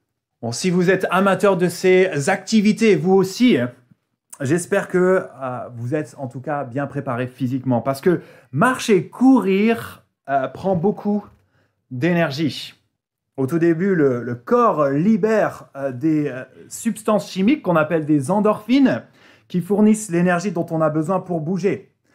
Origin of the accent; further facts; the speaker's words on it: Grenoble, Auvergne-Rhône-Alpes, France; Alors c'est vrai, je viens de Grenoble et on a quelques similarités avec la jolie ville d'Antibes.